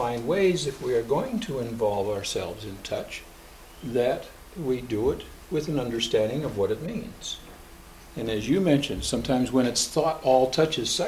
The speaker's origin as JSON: {"language": "English", "town": "Portland", "region": "Oregon", "country": "United States", "said": "from Portland, Oregon."}